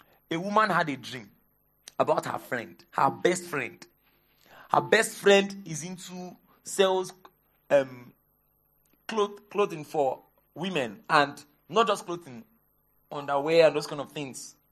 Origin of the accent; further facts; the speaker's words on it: Port Harcourt, Rivers, Nigeria; We grew up together in Port Harcourt.